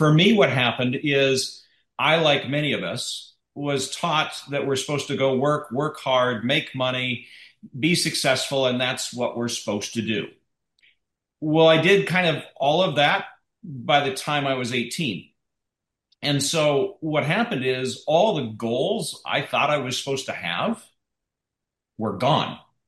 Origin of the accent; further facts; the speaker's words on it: North Dakota, United States; When I was growing up, I grew up in North Dakota.